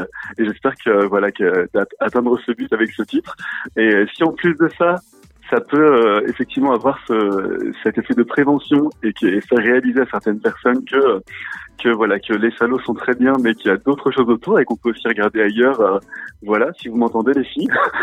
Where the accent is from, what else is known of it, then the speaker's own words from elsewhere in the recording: Le Havre, Normandy, France; also born or lived in Seine-et-Marne; now in Paris, France; j'ai grandi, moi, je suis né en Seine-et-Marne, mais j'ai grandi dans la région havraise du Havre, en Normandie. Voilà, aujourd'hui, j'habite Paris